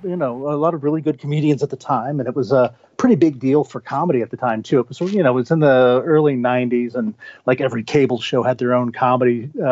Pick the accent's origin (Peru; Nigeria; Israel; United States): Peru; Lima; when I came back to my hometown in Lima.